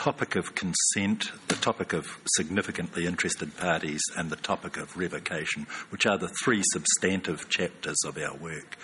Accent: New Zealand; I'm from New Zealand

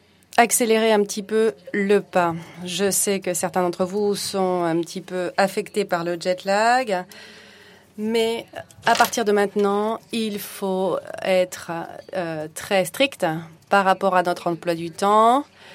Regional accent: France; je suis français

